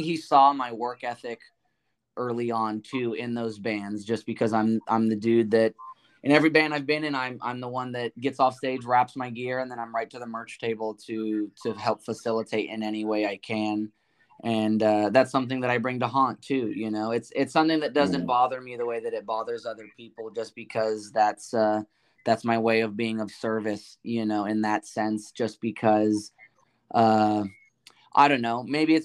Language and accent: English; California, United States; We're both, like I said, we're both from California.